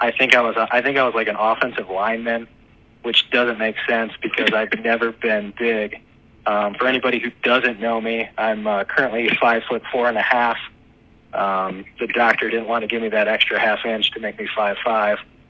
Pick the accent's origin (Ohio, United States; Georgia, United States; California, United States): Ohio, United States; Strongsville; So, I grew up in Strongsville, Ohio.